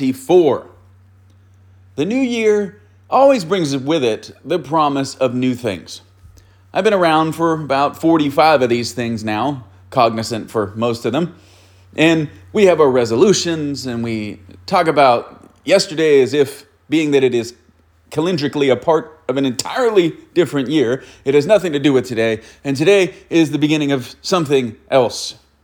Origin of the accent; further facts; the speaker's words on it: United States; I know that in 24, the threat as an American